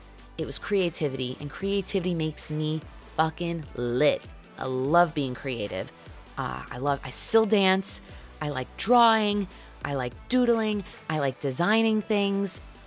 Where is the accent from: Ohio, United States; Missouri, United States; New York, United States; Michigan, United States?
New York, United States; Long Island; now in New York City, United States; I'm from Long Island. You grow up and you dream of living in New York City, so here I am, and I'm living the dream.